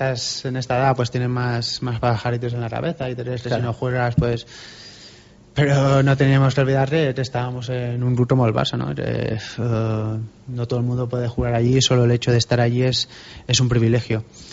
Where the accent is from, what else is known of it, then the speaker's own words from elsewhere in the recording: Binissalem, Balearic Islands, Spain; Está a 20 kilómetros de Palma, por el centro de Mallorca.